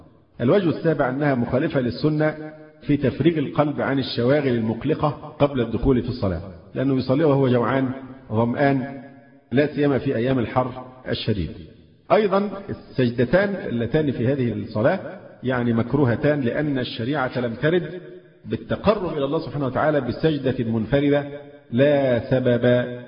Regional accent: Egypt; فرضو مفروض أن احنا مصريين ومعرفين لقبه

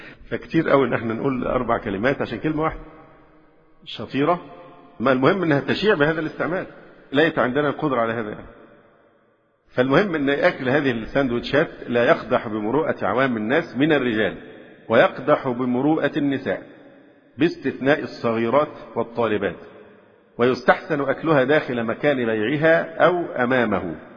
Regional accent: Alexandria, Alexandria Governorate, Egypt; التي ظهرت الآن مثلا عندنا في الإسكندرية، يمكن مش موجودة في أماكن تانية

